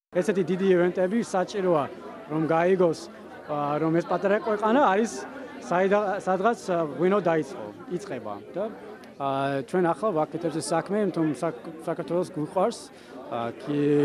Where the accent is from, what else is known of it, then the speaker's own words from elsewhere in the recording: United States; Georgian is a second language; მე ამერიკელი ვარ, წოლი მყავს ქართველი